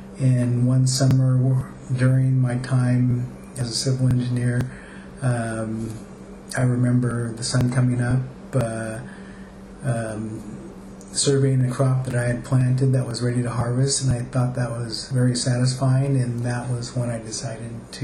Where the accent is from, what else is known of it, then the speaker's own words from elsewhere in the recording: San Luis Obispo, California, United States; born there; I was born in 1959 in San Luis Obispo.